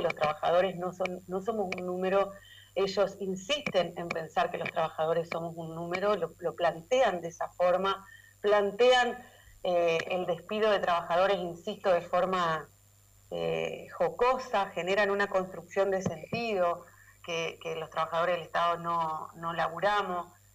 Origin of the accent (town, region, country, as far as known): Argentina